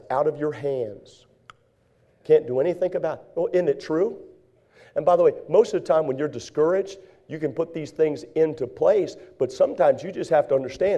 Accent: United States; Now, to be honest with you, I'm an American, and I'm a patriotic American.

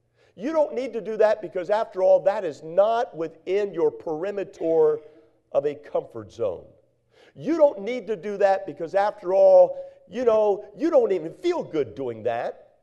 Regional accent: Northeast, United States; I came from the Northeast.

